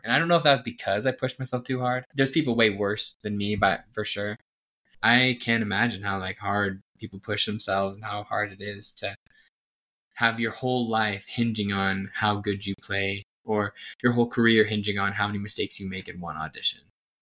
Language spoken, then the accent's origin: English; Texas, United States; I come from Texas, and Allstate there is kind of a big deal